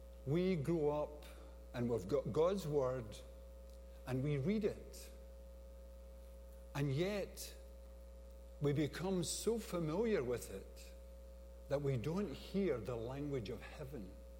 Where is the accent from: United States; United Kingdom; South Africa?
United Kingdom; Glasgow, Scotland; I was raised in that culture in the home, but outside I was raised in the Glasgow culture. So I had a foot in both camps.